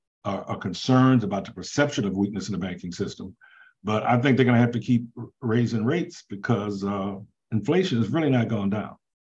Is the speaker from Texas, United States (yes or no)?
yes; Texas, United States; look, I'm from Texas.